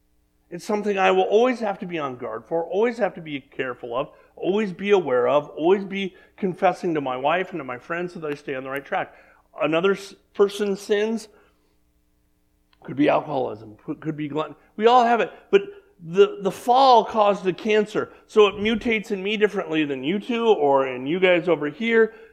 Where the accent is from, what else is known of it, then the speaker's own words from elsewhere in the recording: California, United States; I have a lot of friends when I grew up in California that were Catholic, you know.